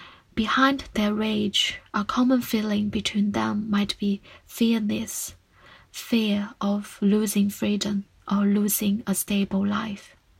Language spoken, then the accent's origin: English; China; I grew up in China, or Dailu, mainland China, often called in Hong Kong. I was educated to be patriotic and believing in the Chinese Communist Party, CCP, for over 20 years.